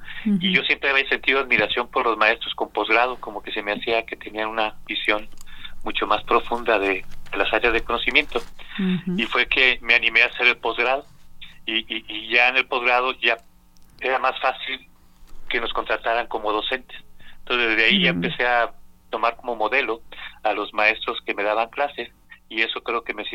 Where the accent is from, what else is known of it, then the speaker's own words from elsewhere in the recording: Culiacán, Sinaloa, Mexico; moved away as an adult; also born or lived in Mexico City / Querétaro; now in Aguascalientes, Mexico; 1958, una familia de 9 hermanos, yo soy el tercero, y viví ahí en Culiacán hasta los 22 años, y ya posteriormente me salí y ya en Ciudad de México estuve 2-3 años, en Querétaro, y pues aquí en Aguascalientes ya 30 y tantos años.